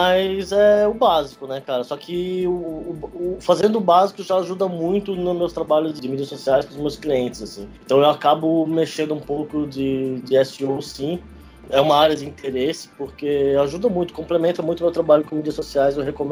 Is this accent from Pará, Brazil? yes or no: no; Blumenau, Santa Catarina, Brazil; moved away as an adult; now in São Paulo, Brazil; Eu sou catarinense, sou de Blumenau